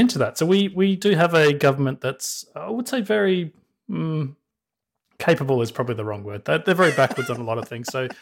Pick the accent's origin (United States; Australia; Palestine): Australia; accent: Australian; I brought my weird Australian accent to this podcast.